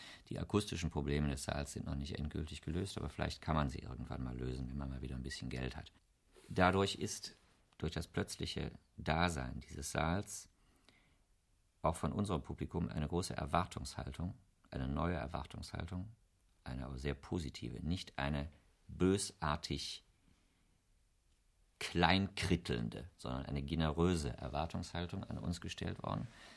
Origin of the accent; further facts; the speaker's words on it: Wuppertal, North Rhine-Westphalia, Germany; Ich habe hier studiert, ich bin hier Korrepetitor gewesen, Wuppertal, wo ich aufgewachsen bin